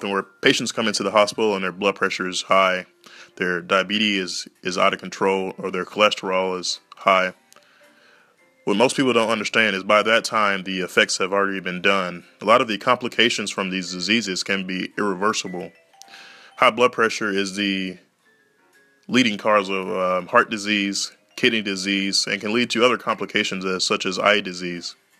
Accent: Shreveport, Louisiana, United States; Growing up in Shreveport, Louisiana, where healthcare and preventative medicine was essentially non-existent

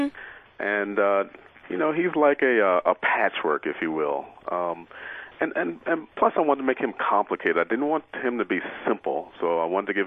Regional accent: Baltimore, Maryland, United States; also born or lived in Chicago; now in Miami, United States; Yeah, I am from Baltimore, as I said previously, but I live in Miami. I don't like cold weather.

